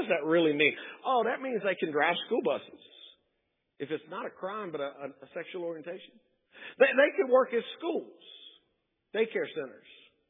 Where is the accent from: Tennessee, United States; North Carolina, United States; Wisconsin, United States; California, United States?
Tennessee, United States; Nashville; born there; When I was born in Nashville, Tennessee, many years ago